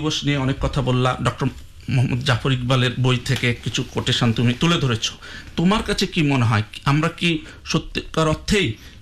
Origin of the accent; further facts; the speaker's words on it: Bangladesh; now in Australia; আজকে আমরা এই অস্ট্রেলিয়াতে বসেও আমরা গর্ব করে বলতে পারি আমি বাংলাদেশি। আমি বাংলাদেশ থেকে এসেছি, আমার একটি স্বাধীন সত্তা আছে, আমি একটি স্বাধীন রাষ্ট্রের নাগরিক।